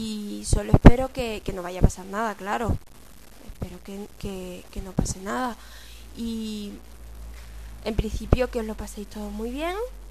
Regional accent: Cádiz, Andalusia, Spain; now in Ciudad Real, Spain; Vengo de Cádiz, aunque hace poquito me trasladaron a Ciudad Real porque tuve una plaza en el hospital de allí.

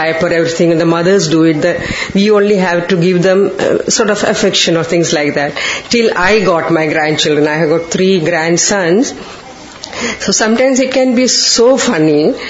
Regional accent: India; Well, I come from India

